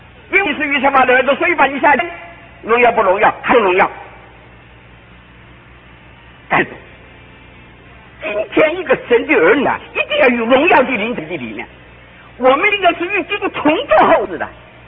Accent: China; 我们大陆人都不懂啊

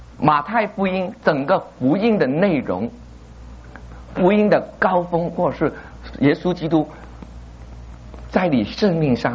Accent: Hong Kong; moved away as an adult; now in United States; 我在1987年过来美国，我从香港过来赴了念 MA 的时候

